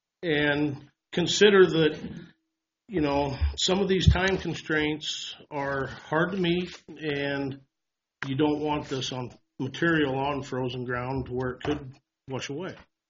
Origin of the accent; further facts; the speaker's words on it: Walthill, Nebraska, United States; I'm from Walt Hill, Nebraska.